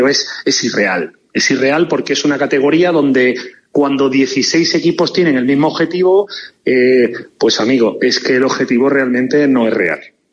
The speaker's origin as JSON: {"language": "Spanish", "town": "Málaga", "region": "Andalusia", "country": "Spain", "tie": "born or raised there", "said": "yo, por ejemplo, que me formé y me crié en Málaga"}